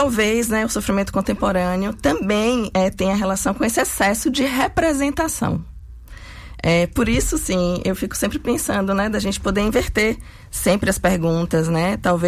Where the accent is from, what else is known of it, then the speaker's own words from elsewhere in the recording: Northeast Region, Brazil; enquanto nordestina mesmo, né? Uma mulher mestiça, sapatão, mãe, tem um filho de 19 anos.